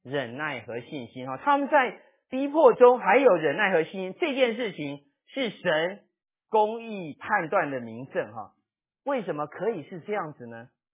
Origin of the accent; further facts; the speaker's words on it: China; 我们中国人不喜欢说赞美的话